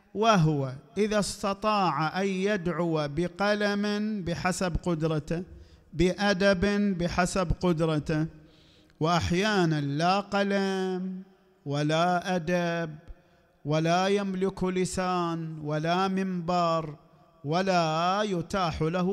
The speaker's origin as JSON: {"language": "Arabic", "town": "Al-Ahsa", "region": "Eastern Province", "country": "Saudi Arabia", "said": "سألني: أنت منين؟ قلت له: أنا من بلد الفلان. من الأحساء."}